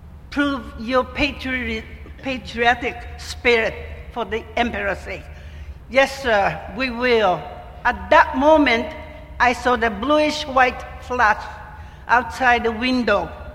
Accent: Hiroshima, Japan; My hometown of Hiroshima was ranked the 10th largest city at that time

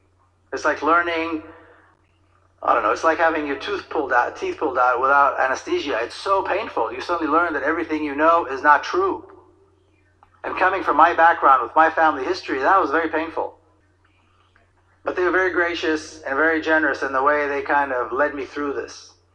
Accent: Jerusalem, Jerusalem District, Israel; born or raised there; English is a second language; now in United States

